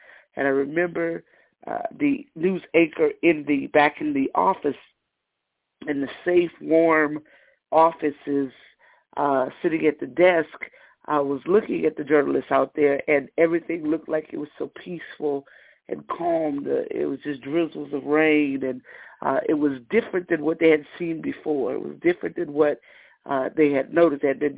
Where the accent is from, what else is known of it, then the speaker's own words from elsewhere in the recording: Las Vegas, Nevada, United States; I was really looking forward to seeing you all out here in my hometown of Las Vegas, Nevada. I was born and raised there, as you said.